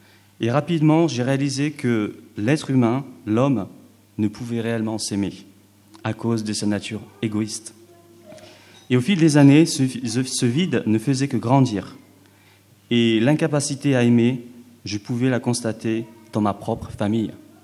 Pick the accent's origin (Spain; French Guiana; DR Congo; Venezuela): French Guiana; ayant passé en fait mon enfance en Guyane française, j'ai vécu dans un village au milieu de la nature, la jungle.